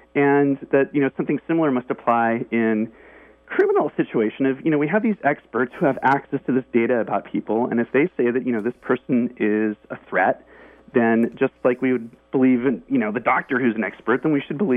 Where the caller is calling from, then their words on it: San Francisco, California, United States; San Francisco.